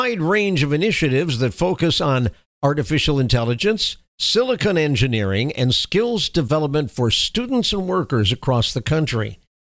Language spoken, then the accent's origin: English; Houston, Texas, United States; it's going to go in near Houston, my hometown